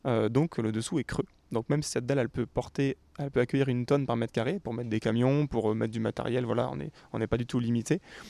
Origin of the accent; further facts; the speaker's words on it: Amiens, Hauts-de-France, France; moi je suis de Amiens